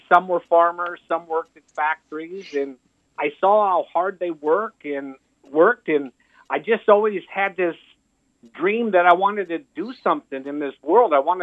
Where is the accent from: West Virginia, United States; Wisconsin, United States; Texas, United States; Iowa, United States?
Iowa, United States; Cedar Rapids; I grew up in the Midwest, Iowa, a little town. Well, not really a little town. It's called Cedar Rapids. And nice place to live. I just, as a child, but I just don't live there now. I like the South.